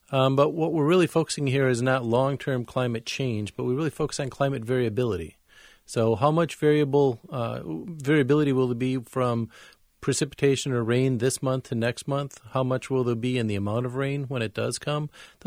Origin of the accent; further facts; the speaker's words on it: Wisconsin, United States; I grew up in Wisconsin, so I'm pretty familiar with farmers.